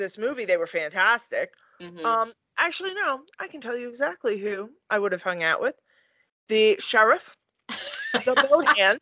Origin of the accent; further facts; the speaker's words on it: New York, United States; so as a New Yorker, my catchphrase has always been, you're done.